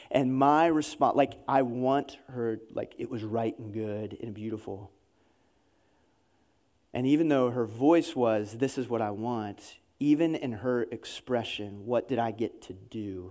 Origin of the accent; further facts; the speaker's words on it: the North, United States; and I grew up in the North, and the North was much better about this